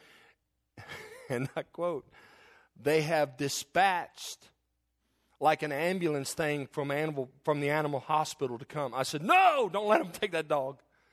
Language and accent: English; the South, United States; The way I was raised, growing up in the South, it was amazing.